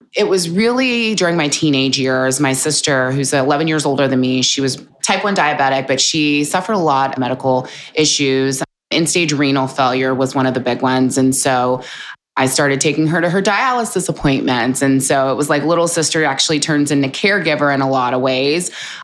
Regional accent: Kansas City, Missouri, United States; I'm born and raised in Kansas City.

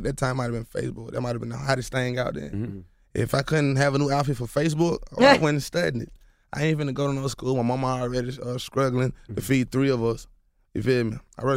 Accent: Atlanta, Georgia, United States; to let them know, like, we're from Atlanta. Maybe we just sound like this.

